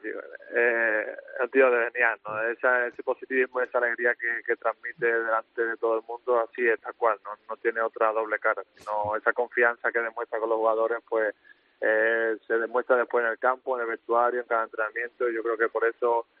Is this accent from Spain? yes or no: yes; Spain; También soy español y muy orgulloso de mi país